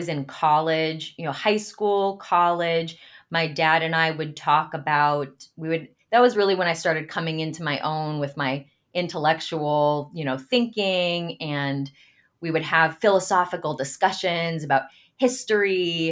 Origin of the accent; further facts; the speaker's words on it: Santa Monica, California, United States; So I grew up in Santa Monica, California. I grew up with two very loving secular parents. We really didn't have any religion in the home.